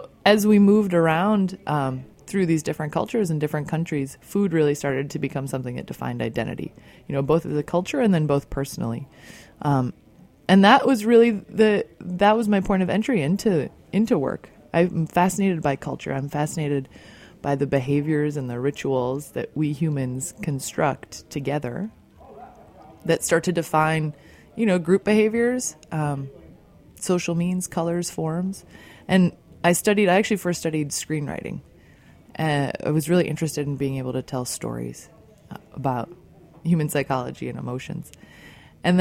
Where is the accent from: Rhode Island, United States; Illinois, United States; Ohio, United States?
Illinois, United States; my mom's French and my dad's American, and I grew up outside of Chicago. So in the summers, we'd go to France